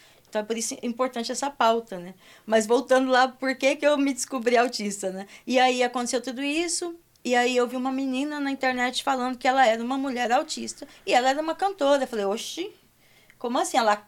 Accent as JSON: {"language": "Portuguese", "town": "Jaciara", "region": "Mato Grosso", "country": "Brazil"}